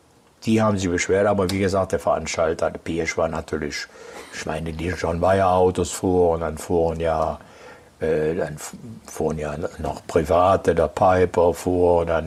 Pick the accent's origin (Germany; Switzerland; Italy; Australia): Germany; Aachen, North Rhine-Westphalia; Ja Mann, sage ich, ein Holländer, ich bin aus Aachen.